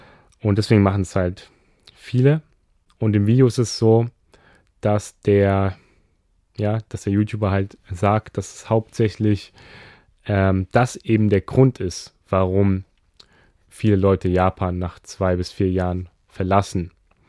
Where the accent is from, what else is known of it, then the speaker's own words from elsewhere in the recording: Germany; weil ja, wir als Deutsche ja auch relativ vergleichsweise gut Englisch können.